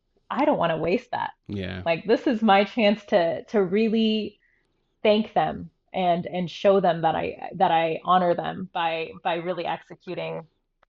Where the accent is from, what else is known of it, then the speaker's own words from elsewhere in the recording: United States; There were times, you know, especially growing up in America where like I was not even proud to be Indian.